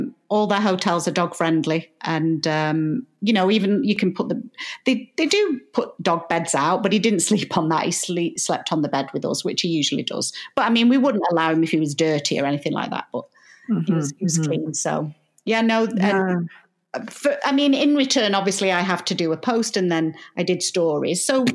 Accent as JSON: {"language": "English", "country": "United Kingdom", "said": "You know, I'm British and I've got my British sense of humor"}